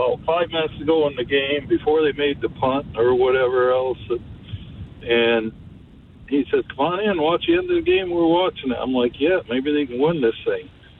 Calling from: Holt, United States

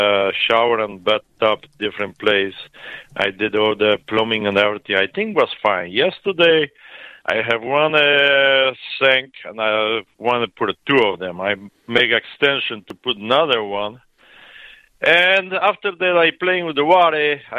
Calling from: Mokena, Illinois, United States; English is a second language

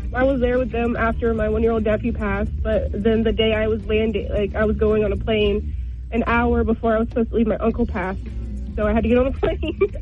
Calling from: Henniker, New Hampshire, United States; I'm from Henniker.

